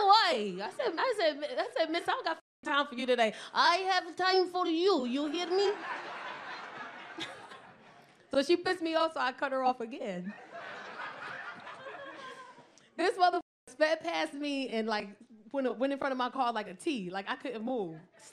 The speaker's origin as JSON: {"language": "English", "town": "New York City", "region": "New York", "country": "United States", "said": "You know, I'm from the hood, I'm in the South Bronx, you know?"}